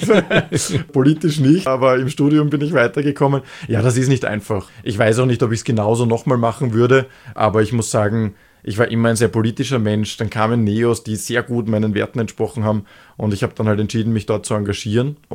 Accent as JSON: {"language": "German", "town": "Penzing", "region": "Vienna", "country": "Austria", "tie": "born or raised there", "said": "Ich bin eigentlich in Penzing geboren und aufgewachsen und bin dann in die Wenzgasse ins Gymnasium gegangen."}